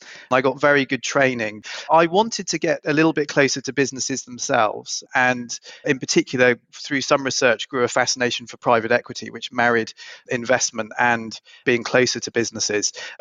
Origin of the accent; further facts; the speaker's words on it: Gloucester, South West England, United Kingdom; I grew up in Gloucester, had a very nice upbringing.